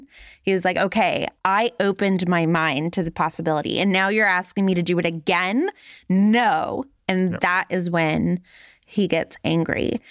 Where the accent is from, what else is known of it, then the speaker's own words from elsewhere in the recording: Los Angeles, California, United States; I grew up in Los Angeles in the 90s, and so gay rights and movements around AIDS was like a constant conversation.